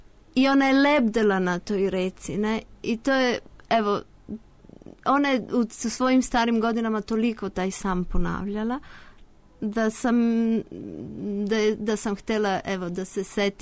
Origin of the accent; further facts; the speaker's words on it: Belgrade, Serbia; born there; Ja sam rođena u Beogradu, tako da nas troje smo bili Jugosloveni